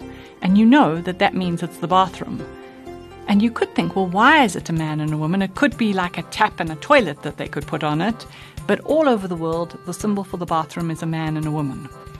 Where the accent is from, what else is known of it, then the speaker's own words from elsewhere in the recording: South Africa; Even if we are South African citizens living in our own country, we can feel a bit like we don't belong.